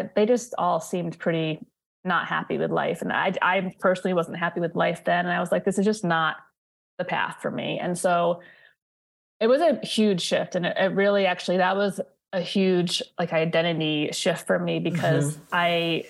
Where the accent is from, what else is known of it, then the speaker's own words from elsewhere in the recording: Connecticut, United States; No, I grew up in Connecticut. So kind of okay. New England based, used to the weather here